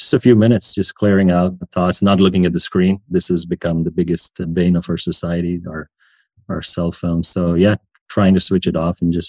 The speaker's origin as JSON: {"language": "English", "country": "India", "tie": "born or raised there", "said": "That's part of, I guess, my growing up in India kind of culture"}